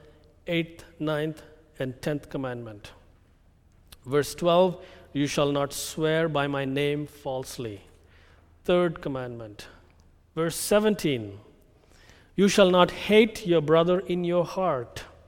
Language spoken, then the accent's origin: English; India; now in United States; You know, I come from India.